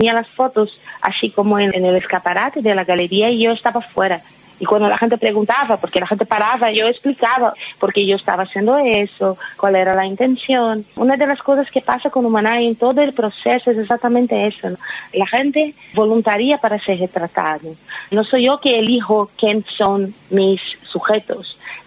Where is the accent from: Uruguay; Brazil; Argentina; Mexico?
Brazil; Rio de Janeiro; now in Madrid, Spain; siempre digo que ahora yo soy carioca, porque carioca son los que nacen en Río de Janeiro. Yo me he transformado ya en madrioca. Ya tengo tanto tiempo en España que ya soy un poquito madrileña.